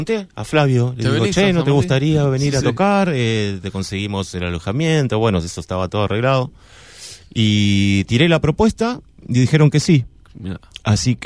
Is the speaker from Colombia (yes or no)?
no; Buenos Aires, Argentina; mi familia, nosotros somos de Buenos Aires, mi familia se mudó acá, yo nunca viví en San Martín de los Andes un año entero.